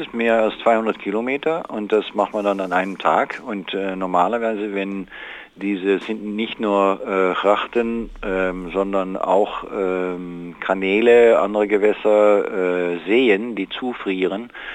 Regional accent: Netherlands; Das verstehen wir als Holländer eigentlich kaum.

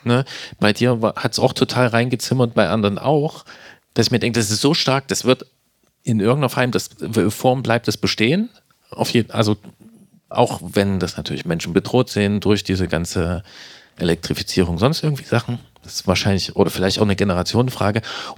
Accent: Leipzig, Saxony, Germany; Ich komme aus Leipzig und also ich lebe gerne in Leipzig

